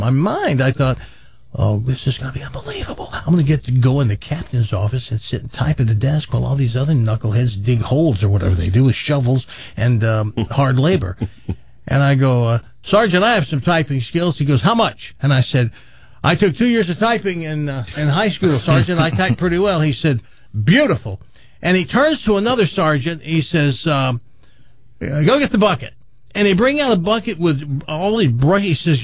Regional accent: Houston, Texas, United States; I'm not from here. I was born in Houston, Texas. I lived all my life.

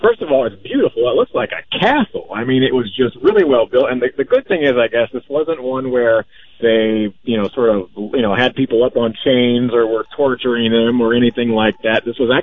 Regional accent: St. Louis, Missouri, United States; And so someone asked me, and I said, well, I'm from St. Louis.

